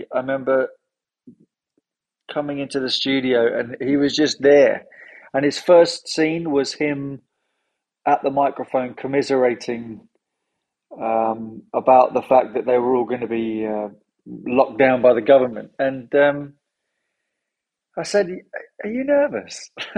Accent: London, United Kingdom; London. I grew up in London, and I'm still in London.

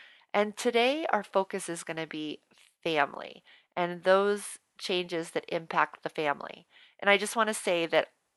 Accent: New Orleans, Louisiana, United States; And I grew up in New Orleans, so there was no shortage of fun events happening.

